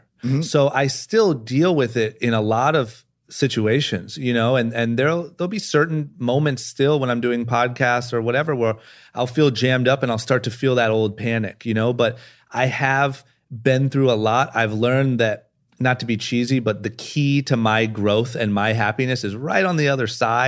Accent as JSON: {"language": "English", "town": "Akron", "region": "Ohio", "country": "United States", "tie": "born or raised there", "said": "I remember growing up in Akron, Ohio, when that brand Famous Stars and Straps blew up."}